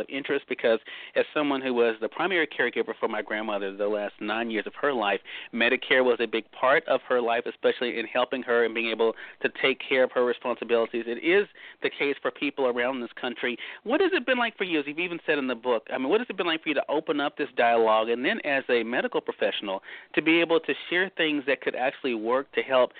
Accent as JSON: {"language": "English", "region": "Mississippi", "country": "United States", "tie": "born or raised there", "said": "I'm a very simple guy. I grew up in Mississippi."}